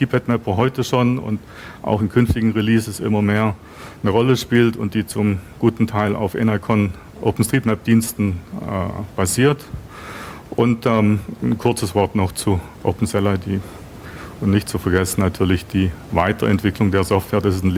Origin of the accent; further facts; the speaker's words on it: Berlin, Germany; Gegebenenfalls, ich komme aus Berlin, da gibt es dann noch Bezirke